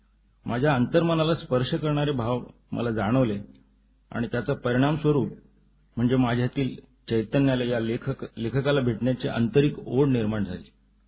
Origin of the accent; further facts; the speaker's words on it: Mumbai, Maharashtra, India; now in Thane, India; माझ्या आयुष्याची पहिली 30 वर्ष दादरमध्ये आणि उर्वरित 30 वर्ष म्हणजे आजवर ठाण्यात गेलेत. मी पक्का मुंबईकर आहे.